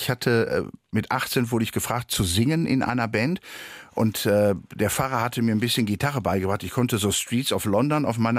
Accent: North Rhine-Westphalia, Germany; ich komme aus Nordrhein-Westfalen

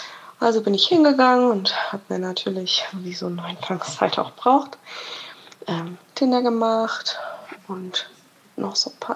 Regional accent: Münster, North Rhine-Westphalia, Germany; ich komme aus Münster

